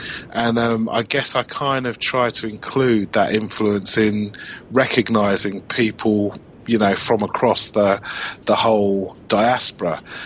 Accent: England, United Kingdom; as a black kid growing up in England.

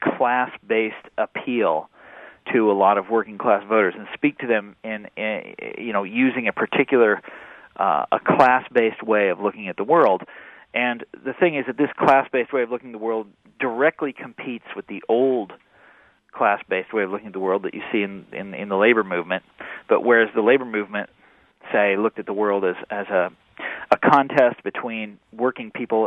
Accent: Kansas, United States; the big part of it is about my home state of Kansas

